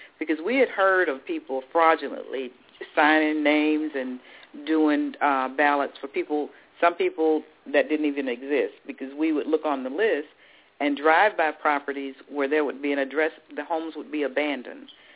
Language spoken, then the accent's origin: English; Atlanta, Georgia, United States; I came from Atlanta, Georgia.